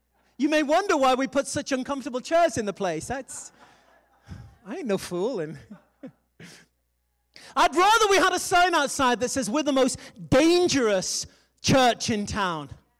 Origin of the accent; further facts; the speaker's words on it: United Kingdom; I'm British, so we get processed.